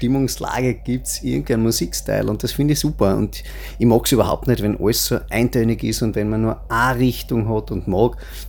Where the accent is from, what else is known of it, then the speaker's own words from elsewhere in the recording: Styria, Austria; bin ich halt ein richtiger Steirer Bub und mag gern das, was auch wir haben